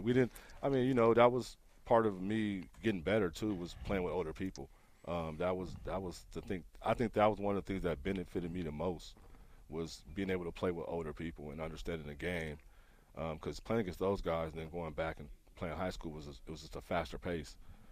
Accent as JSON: {"language": "English", "town": "Fresno", "region": "California", "country": "United States", "tie": "born or raised there", "said": "I was I'm an East Side Fresno kid, Southeast Fresno."}